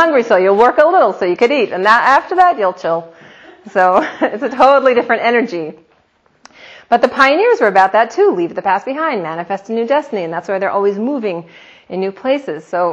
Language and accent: English; Madison, Wisconsin, United States; born there; I was born on the Madison, Wisconsin campus where my parents were in school.